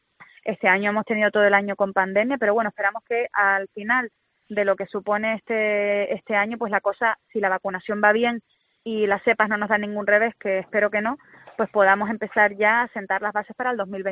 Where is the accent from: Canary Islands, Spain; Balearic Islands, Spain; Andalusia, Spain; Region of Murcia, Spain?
Canary Islands, Spain; como canaria y como consejera de Turismo no permitiría que se hiciera ninguna intervención en nuestra tierra